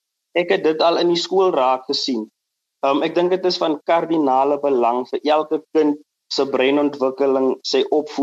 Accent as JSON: {"language": "Afrikaans", "town": "Kimberley", "region": "Northern Cape", "country": "South Africa", "tie": "born or raised there", "said": "ek is 24 jaar oud. Ek is gebore hierso in Kimberley in die Noord-Kaap, hierso groot geword, skool gegaan. Ek het gestudeer ook hierso aan ons universiteit, Saltplaatjie Universiteit."}